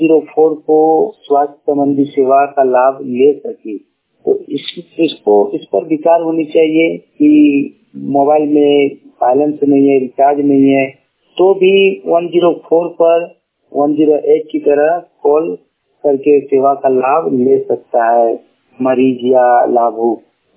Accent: Kasmar, Jharkhand, India; ग्राम कसमार खत्ती पंचायत कसमार जिला बोकारो का रहने वाला हूँ।

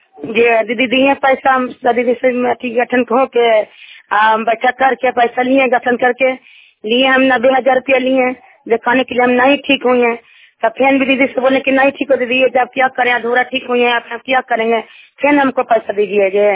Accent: Ballabhpur, Bihar, India; मैं बल्लभपुर के रहने वाला हूँ।

